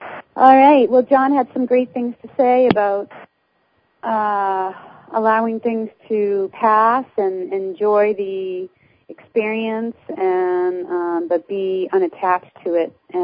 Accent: Massachusetts, United States; accent: Boston; that was my Boston accent.

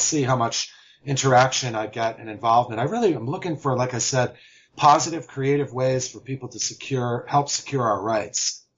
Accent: United States; I'm an American citizen. I love my country tremendously

